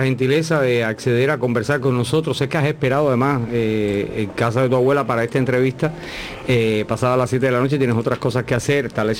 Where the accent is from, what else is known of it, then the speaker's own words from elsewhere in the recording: Cuba; Que es una manera que tenemos los cubanos, además de decir, soy cubano, soy revolucionario, soy una persona de este tiempo, pertenezco a una generación.